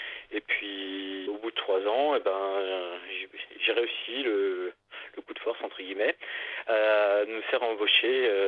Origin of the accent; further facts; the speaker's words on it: Grand Est, France; now in Drôme, France; Je suis alsacien, ce qui est totalement pas allemand. Mais j'ai grandi dans un milieu culturel où on buvait de la bière assez facilement.